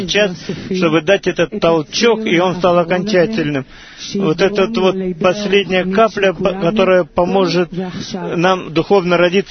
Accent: Petah Tikva, Central District, Israel; из Петах-Тиквы.

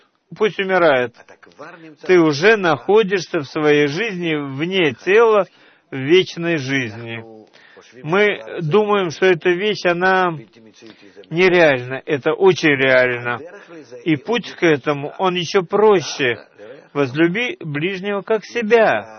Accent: Russia; moved away; Когда я приехал из России, я там все это изучал с детства

